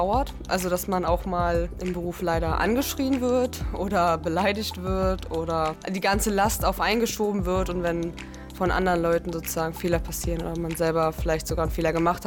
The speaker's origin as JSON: {"language": "German", "region": "Berlin", "country": "Germany", "said": "Ich bin 21 Jahre alt. Ich komme aus Berlin"}